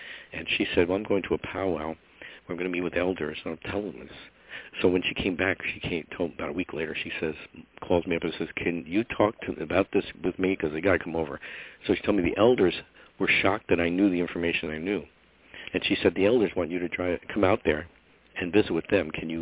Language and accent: English; Scotland, United Kingdom; I'm Scottish, that's whatever I am. And half Polish.